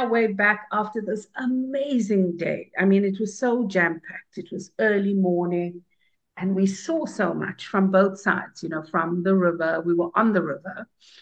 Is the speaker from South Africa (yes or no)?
yes; South Africa; And being South African, the word, you know, the word Rubicon, right?